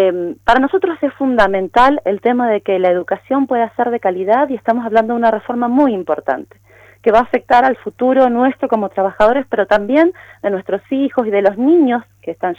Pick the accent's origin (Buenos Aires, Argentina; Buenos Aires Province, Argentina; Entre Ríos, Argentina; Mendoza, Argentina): Mendoza, Argentina; Nosotros somos parte de Mendoza, pero somos una parte muy diferente, ¿sí? Tenemos particularidades que tienen que ser contempladas.